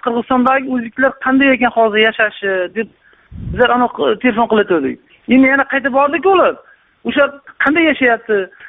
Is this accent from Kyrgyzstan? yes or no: no; Samarkand, Samarqand Region, Uzbekistan; now in Kazakhstan; Men samarqandlikman, qozoq bo'yman. Qizlarda ishlayapman Qozog'istonda.